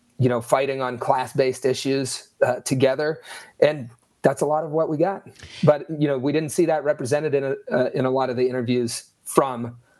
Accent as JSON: {"language": "English", "region": "Ohio Valley", "country": "United States", "tie": "born or raised there", "said": "I grew up in the Ohio Valley."}